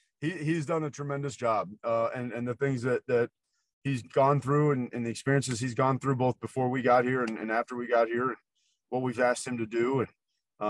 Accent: Nebraska, United States; I grew up in Nebraska, and so I used to go watch Tom Osborne

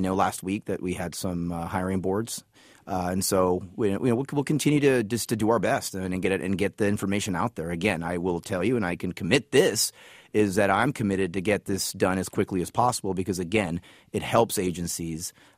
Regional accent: San Jose, California, United States; English is a second language; also born or lived in Puerto Rico; I was born in Puerto Rico. I moved here when I was very young. I learned how to speak English in San Jose.

